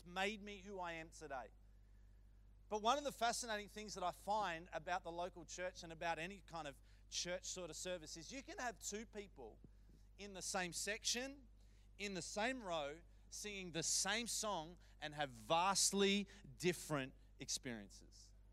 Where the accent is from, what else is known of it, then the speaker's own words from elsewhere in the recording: Bendigo, Victoria, Australia; also born or lived in Melbourne; I was born here in Melbourne, but grew up in Bendigo